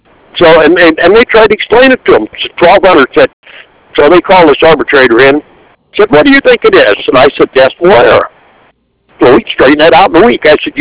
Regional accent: United States; I'm glad I'm American. I'm just not proud to be one.

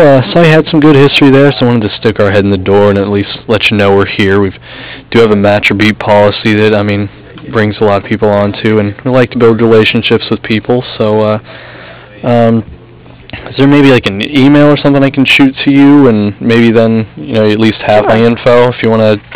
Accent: Great Bend, Kansas, United States; Yeah, like, I grew up in Great Bend, and it was, like, one of the first drag tracks.

